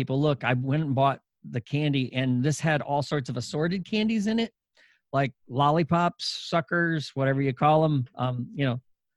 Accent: Michigan, United States; Now, again, I grew up in Michigan. And so the big thing in Michigan is hunting.

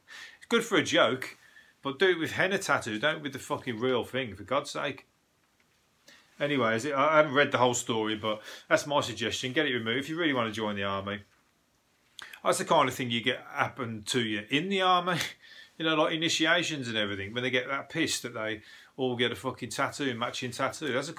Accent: Birmingham, West Midlands, United Kingdom; I'm a Brummie

